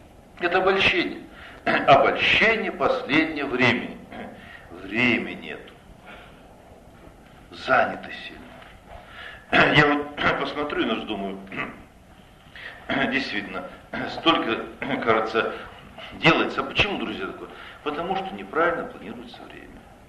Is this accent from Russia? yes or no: no; Kazakhstan; Я казах, гражданин Казахстана, у меня знаю казахский язык